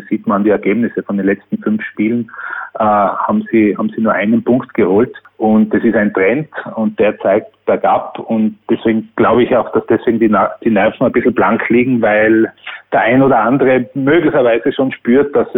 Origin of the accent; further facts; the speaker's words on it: Tyrol, Austria; Und ich bin als Tiroler, sage ich mal so, ich würde mich freuen